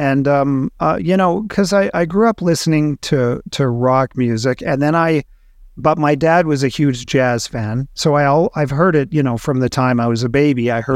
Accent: Winnipeg, Manitoba, Canada; also born or lived in Montreal; now in Toronto, Canada; I grew up in Winnipeg, and I moved away and studied music in university and lived in Montreal for 4 years, and then I moved to Toronto, and I've been in Toronto kind of ever since.

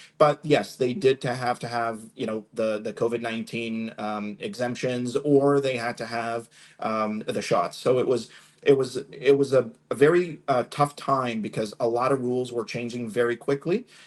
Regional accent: Canada; now in United States; I'm originally Canadian, and I've been living down in the United States now for close to 20 years.

